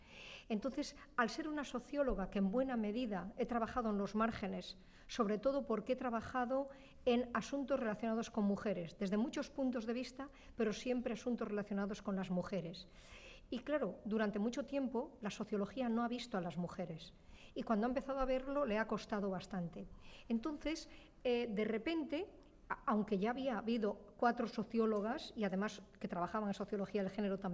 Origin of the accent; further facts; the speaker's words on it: Castile and León, Spain; born there; he nacido en León, en la provincia de León, en El Bierzo, y soy catedrática de Sociología en la Universidad de Valencia.